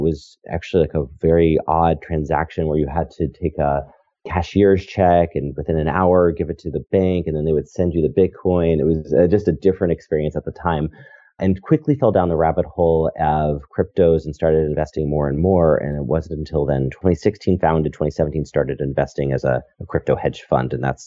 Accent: Connecticut, United States; also born or lived in New York / San Francisco; so I'm from Connecticut and lived in New York, you know, kind of growing up. And then I moved to Silicon Valley.

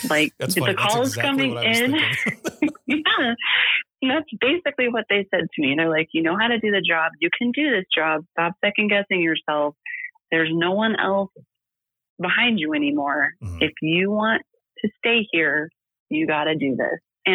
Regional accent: Littleton, United States; I already knew the area because I grew up in Littleton, so I was very familiar with the geography.

